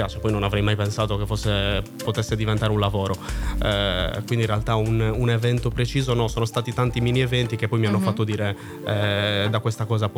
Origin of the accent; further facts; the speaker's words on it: Cagliari, Sardinia, Italy; sicuramente il mio accento l'avrà spoilerato venendo da Cagliari